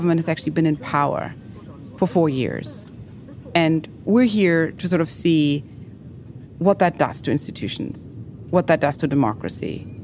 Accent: Germany; this thing that my dad used to tell me when I was growing up in Germany.

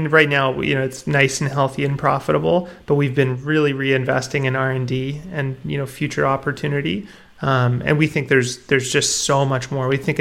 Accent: Canada; Yeah, I'm Canadian. Okay. I grew up here.

